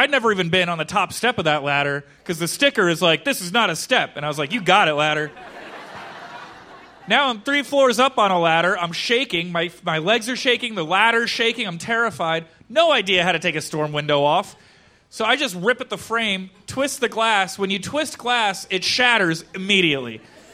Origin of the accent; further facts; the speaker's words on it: Philadelphia, Pennsylvania, United States; born there; I came from like a bohemian type family. I was born in Philadelphia.